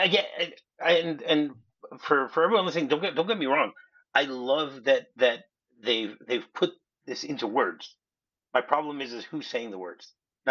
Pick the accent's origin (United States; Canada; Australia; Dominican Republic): United States; New Jersey; born there; Okay, well, I was born in New Jersey, so